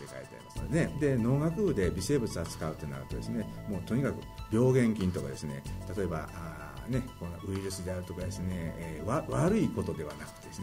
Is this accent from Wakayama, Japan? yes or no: no; Osaka, Japan; now in Kochi, Japan; 私は大阪出身でですね、高知大学に来るまで高知に来たことはなかったです。